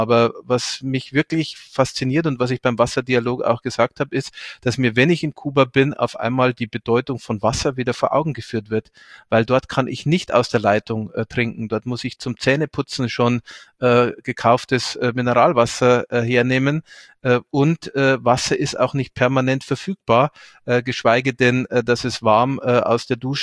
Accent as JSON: {"language": "German", "town": "Deggendorf", "region": "Bavaria", "country": "Germany", "tie": "born or raised there", "said": "Ich habe mit 16 Jahren, als ich angefangen habe, mich politisch zu engagieren, auch in meiner Heimatstadt Deggendorf, mich der örtlichen Amnesty International Gruppe angeschlossen."}